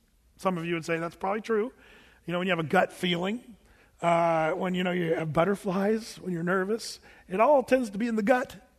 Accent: Oregon, United States; as a kid growing up in Southern Oregon, we had a lot of forest fires

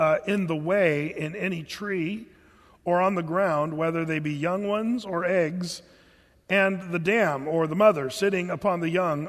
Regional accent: Oregon, United States; I grew up in Southern Oregon where there was some kind of rowdy rednecks.

